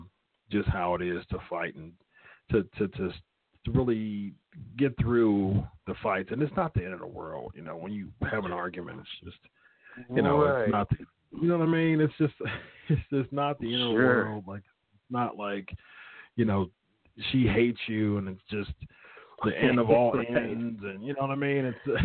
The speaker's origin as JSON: {"language": "English", "town": "Columbus", "region": "Ohio", "country": "United States", "tie": "born or raised there", "said": "Yeah, but I was born and raised in Columbus."}